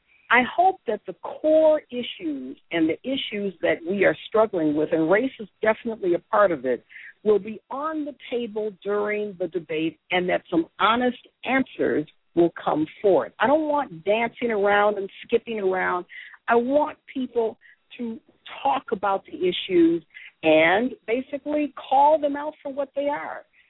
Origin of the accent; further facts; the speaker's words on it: Detroit, Michigan, United States; I'm from Michigan, Detroit.